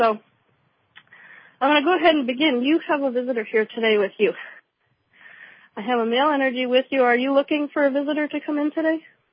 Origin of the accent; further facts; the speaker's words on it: Wasilla, Alaska, United States; because I'm from Wasilla, which is north.